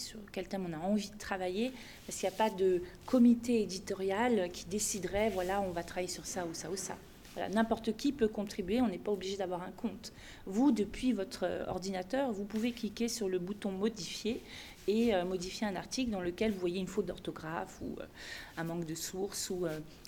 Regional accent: France; je précise que je suis française et j'ai pris une notion suisse que j'ai apportée à Paris

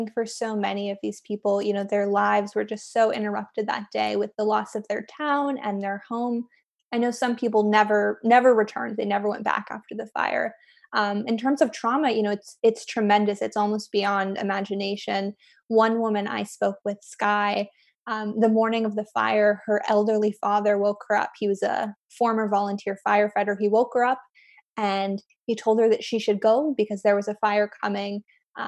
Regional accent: California, United States; I grew up kind of near Paradise and have some family there.

